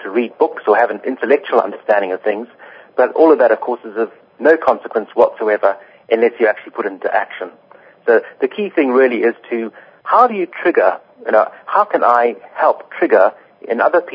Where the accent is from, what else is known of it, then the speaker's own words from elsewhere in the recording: Zimbabwe; I come from Zimbabwe. That's my native home.